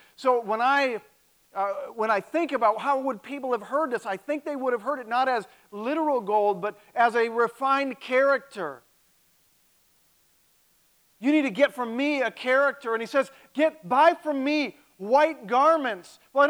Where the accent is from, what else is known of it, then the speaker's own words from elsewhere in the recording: Mosinee, Wisconsin, United States; I grew up in Mosinee, and man, they got a lot of it's on a river.